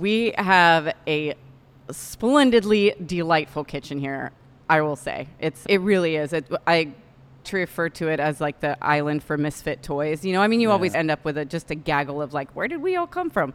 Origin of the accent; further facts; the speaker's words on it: Fresno, California, United States; moved away; I say underrated because I grew up in Fresno. It was my jam. I left for 23 years, and I missed the corn meal on the bottom of the pizza.